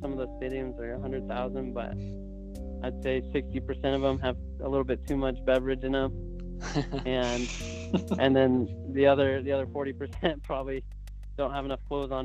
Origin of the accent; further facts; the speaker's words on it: West Coast, United States; So growing up on the West Coast, we always watch those games